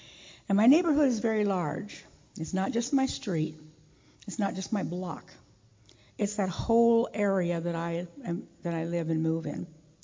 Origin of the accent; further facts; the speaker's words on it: Independence, United States; born and raised in Independence, left for 27 years and then moved back.